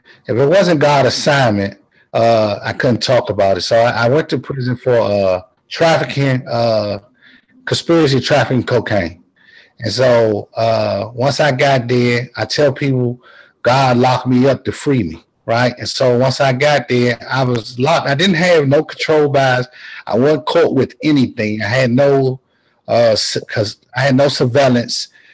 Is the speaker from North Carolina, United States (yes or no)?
no; Washington, District of Columbia, United States; because anybody know I'm a kid from Southeast Washington, D.C.